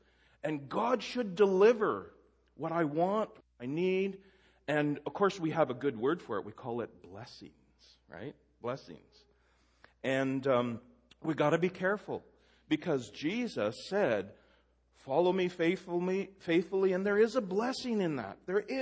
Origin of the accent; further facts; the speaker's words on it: Canada; I used to be so sanctimonious as a Canadian.